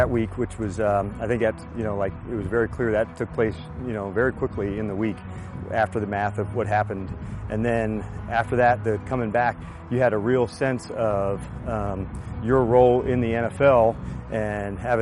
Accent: New Jersey, United States; but growing up in New Jersey and knowing Manhattan so well

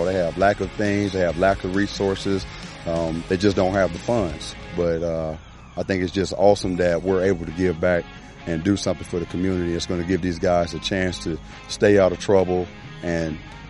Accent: Los Angeles, California, United States; Like I said, I'm from Los Angeles, California, and this actual deal kind of reminds me of home.

